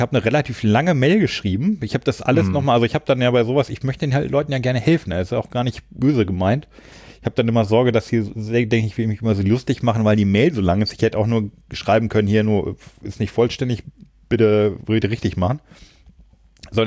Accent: Großburgwedel, Lower Saxony, Germany; ich komme ja aus Großburg-Wehl, was ja wirklich zu der Zeit noch ein sehr, sehr kleines Kaff war. Mittlerweile gilt es offiziell als Kleinstadt, weil es irgendwie die 10.000 überschritten hat.

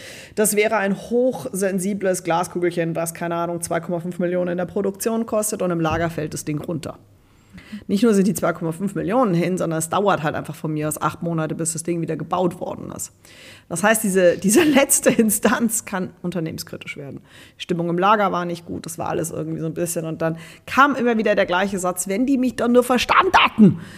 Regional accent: Munich, Bavaria, Germany; Ich bin eigentlich Münchnerin

